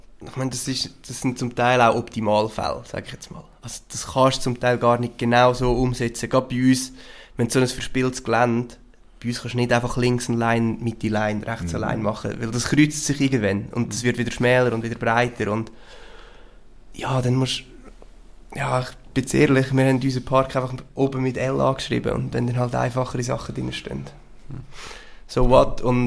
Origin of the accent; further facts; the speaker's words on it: Central Switzerland, Switzerland; ja und es ist halt mit viel Aufwand verbunden bei uns in der Zentralschweiz. Wir sind viele umeinander fahren.